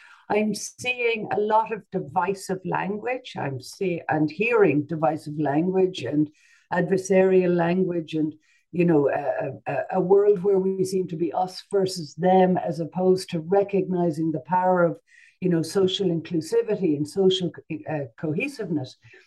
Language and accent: English; Ireland; moved away; After I immigrated over from Ireland, I came into this ward.